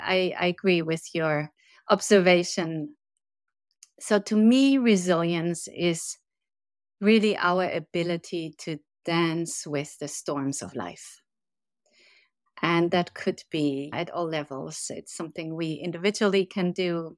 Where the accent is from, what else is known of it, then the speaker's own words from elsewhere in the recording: Berlin, Germany; growing up in West Berlin at the time, you know, that place still continues to be and feel like home.